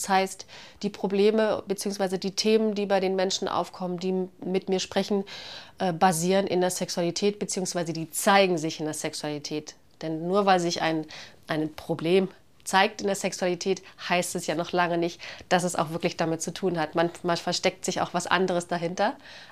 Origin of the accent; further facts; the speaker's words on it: Germany; ich bin ja nun schon fast 50, das heißt, ich bin in der DDR noch geboren, in dem Land, das es nicht mehr gibt. Bin dort mit meiner Familie relativ behütet in einer Kleinstadt aufgewachsen.